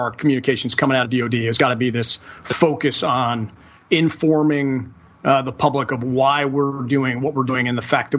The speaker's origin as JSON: {"language": "English", "region": "New Jersey", "country": "United States", "tie": "born or raised there", "said": "And I grew up, I was the youngest of five kids, four of us boys, growing up in New Jersey."}